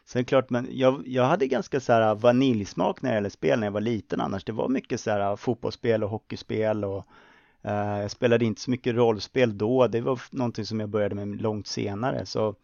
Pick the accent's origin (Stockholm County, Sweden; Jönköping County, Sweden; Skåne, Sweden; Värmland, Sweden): Stockholm County, Sweden; Solna; Jag är uppvuxen i Solna i Bergshamra